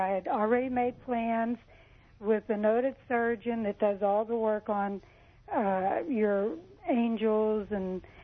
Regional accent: Huntington Beach, California, United States; I'm from Huntington Beach, California.

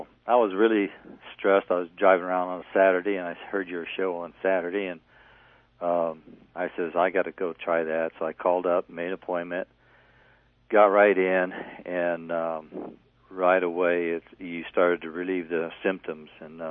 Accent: Norwalk, California, United States

